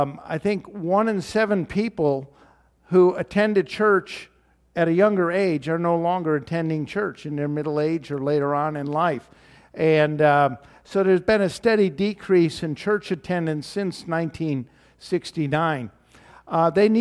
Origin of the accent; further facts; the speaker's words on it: Chicago, Illinois, United States; now in Sydney, Australia; my brothers and I are from Chicago.